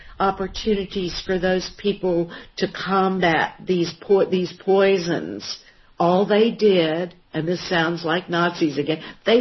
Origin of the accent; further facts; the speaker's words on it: New Orleans, Louisiana, United States; I was born there. I grew up in Louisiana. I call it New Orleans.